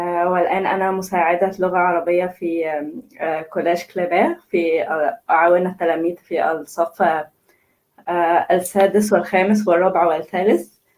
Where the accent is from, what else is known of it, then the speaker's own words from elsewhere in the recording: Cairo Governorate, Egypt; عمري 23. أنا من مصر، من محافظة القاهرة. درست في مصر اللغة الفرنسية وأدابها